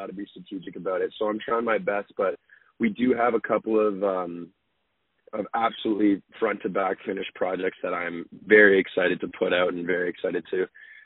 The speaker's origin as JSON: {"language": "English", "town": "Toronto", "region": "Ontario", "country": "Canada", "said": "I'm from Toronto, so, you know, getting shows out here, believe it or not, even though I'm from here"}